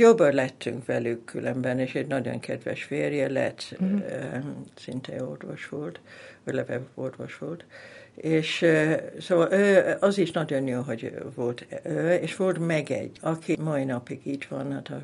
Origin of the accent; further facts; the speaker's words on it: England, United Kingdom; first language English; Hungarian is a second language; mivel született angol vagyok